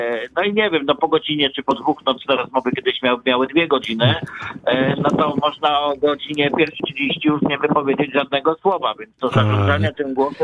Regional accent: Poznań, Greater Poland Voivodeship, Poland; nie będzie wiedzieć, że jesteśmy z Poznania, czy z metropolii Poznań, czy z Wielkopolski, to ona pozna, że jesteśmy z Wielkopolski.

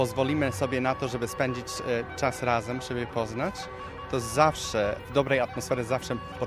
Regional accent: Texas, United States; Ja jestem akurat z Teksasu, moja żona jest Polką

